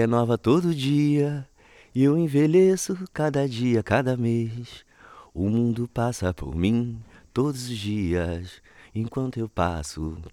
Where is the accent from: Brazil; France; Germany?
Brazil; Rio de Janeiro; French is a second language; de mes grands-parents qui sont venus du nord-est du Brésil, qui sont en région plus pauvre du Brésil. Je suis de Rio, en fait.